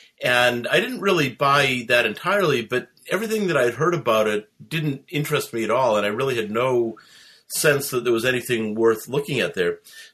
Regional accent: Cape Cod, Massachusetts, United States; Well, I grew up in Cape Cod, Massachusetts. I went to Harwich High School.

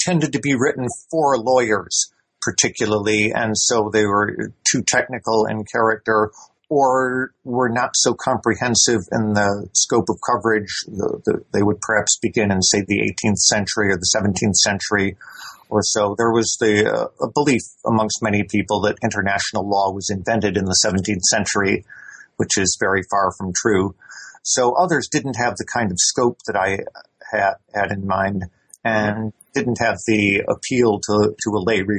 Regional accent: United States; now in Edinburgh, United Kingdom; I am an American national, though I have been living here in Britain since the late 1970s

